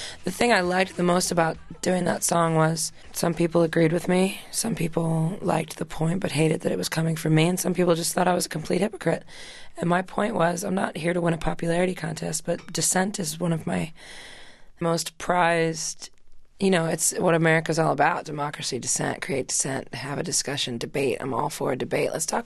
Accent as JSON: {"language": "English", "country": "United States", "said": "And I'm an American citizen. I love this country, and I don't love our president."}